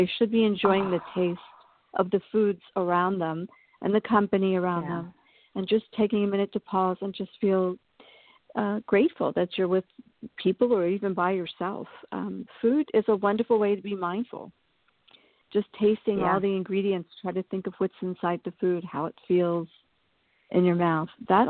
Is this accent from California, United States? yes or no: yes; San Diego, California, United States; I grew up in San Diego, coming back east for that time period for me